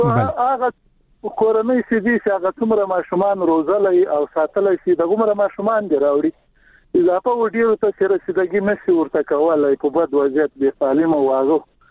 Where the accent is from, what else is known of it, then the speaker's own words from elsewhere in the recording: Paktia, Afghanistan; موږ د پکتیا خو یو غرنه ولایت ته